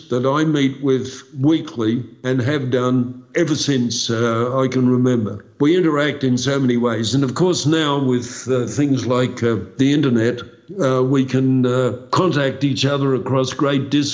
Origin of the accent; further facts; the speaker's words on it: Australia; I'm very much involved as an Australian in seeing what the Royal Australian Air Force is doing